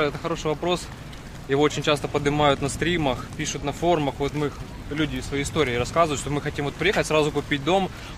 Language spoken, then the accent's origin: Russian; Ukraine; я в Украине, понятно, я украинец